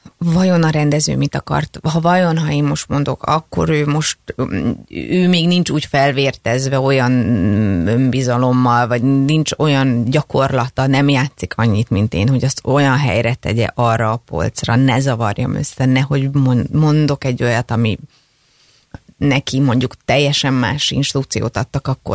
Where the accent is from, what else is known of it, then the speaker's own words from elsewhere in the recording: Hungary; én is büszke vagyok arra, hogy itt élek, vagy hogy magyar vagyok, és én szerettem a magyar népzenét